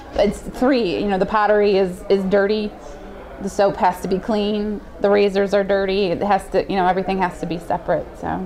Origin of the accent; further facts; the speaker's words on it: Alanson, Michigan, United States; We're from Northern Michigan, so we're almost up to the bridge, way in Alanson.